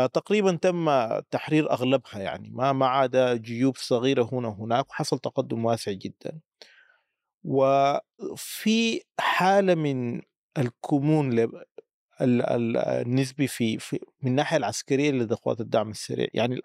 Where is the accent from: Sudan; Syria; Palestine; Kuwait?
Sudan; ما زال صارت نمطية عندنا في السودان